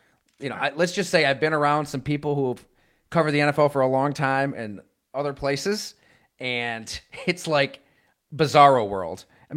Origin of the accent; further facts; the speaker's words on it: Buffalo, New York, United States; also born or lived in Wisconsin; I tell you what, man, I loved living in Wisconsin. I grew up in Buffalo, so, you know, the cold isn't anything new. Went to college at Syracuse.